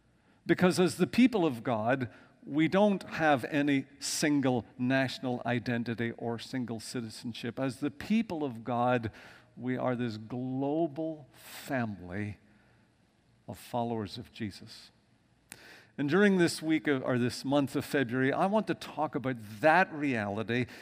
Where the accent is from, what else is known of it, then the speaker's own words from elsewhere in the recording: Belfast, Northern Ireland, United Kingdom; now in United States; I'm from Northern Ireland, born in the city of Belfast. If you know anything of the politics of Ireland and Northern Ireland, a fairly troubled place, and that's part of my history.